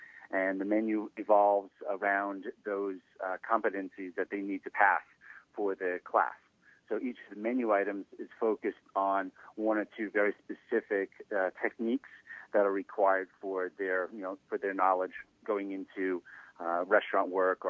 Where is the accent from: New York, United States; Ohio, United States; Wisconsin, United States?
New York, United States; New York City; Before that, I spent most of my youth was growing up in New York City.